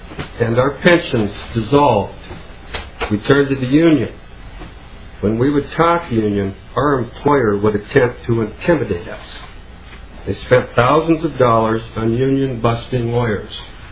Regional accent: Champlin, Minnesota, United States; I'm from Champlin.

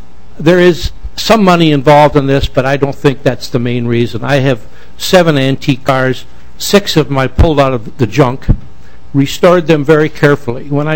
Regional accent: Crystal, Minnesota, United States; I'm from Crystal, Minnesota.

